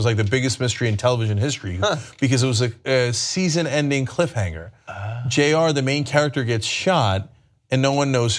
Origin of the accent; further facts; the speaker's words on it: Turkey; the most popular show on television when I was growing up in Turkey was